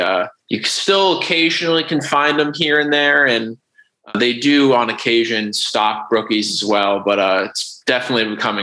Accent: Easton, Pennsylvania, United States; also born or lived in Maine / Virginia; Yeah, so I'm from Easton, Pennsylvania, essentially right on the border of New Jersey. Pretty urban part of the state. Then after that, I went up and did my undergrad at the University of Maine.

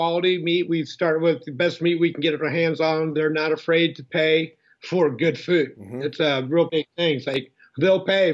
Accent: Florida, United States; You know, I started in Florida. I grew up in Florida

